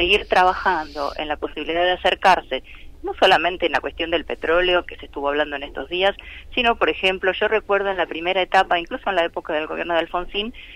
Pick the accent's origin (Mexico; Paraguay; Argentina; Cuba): Argentina; Rosario, Santa Fe; yo soy rosarina